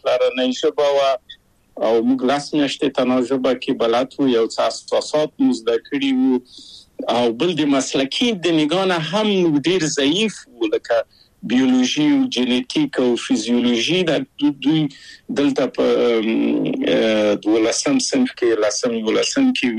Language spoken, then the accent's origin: Pashto; Kabul, Afghanistan; moved away